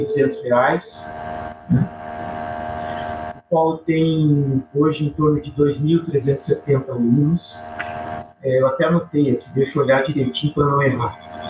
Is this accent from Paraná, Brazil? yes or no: yes; Curitiba, Paraná, Brazil; Eu sou de Curitiba mesmo, nasci aqui, fiquei muito pouco tempo fora trabalhando, acredito que se somar os períodos que eu fiquei fora de Curitiba, não deve ultrapassar um ano, então basicamente vivi aqui a minha vida toda